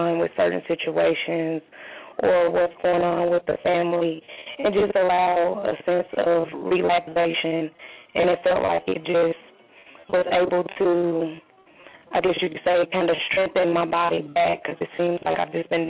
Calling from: Atlanta, Georgia, United States; I'm calling from Atlanta, Georgia.

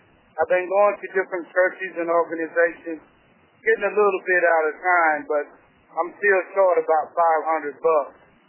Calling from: Georgia, United States

